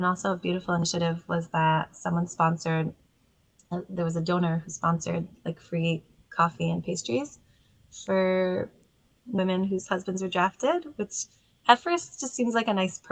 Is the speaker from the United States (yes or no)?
no; Jerusalem, Jerusalem District, Israel; So I was born in Israel. Oh. I was born in Jerusalem. My parents are Olim, where my English is from.